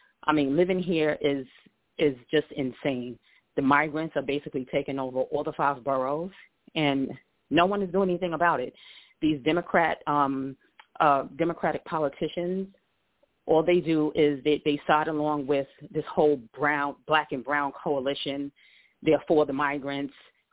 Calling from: Queens, New York, United States; Hi, good evening, Jason. … from Queens.

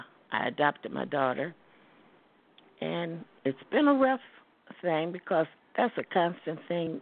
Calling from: Detroit, Michigan, United States; from Detroit.

